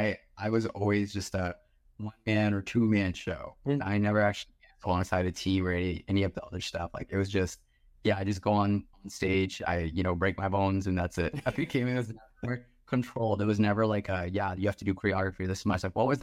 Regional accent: Kerala, India; now in United States; which again, like growing up in Kerala, like I don't ever remember having access to anything like this.

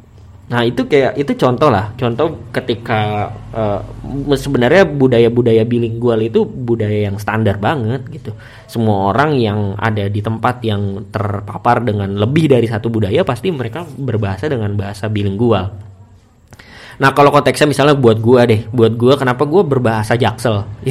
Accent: Bekasi, West Java, Indonesia; Dan gue gak bisa berbahasa Kalimantan, gue gak bisa berbahasa Banjarmasin atau Samarinda. Tapi gue dari kecil ditinggal di Bekasi, tapi gue gak bisa bahasa Sunda juga gitu.

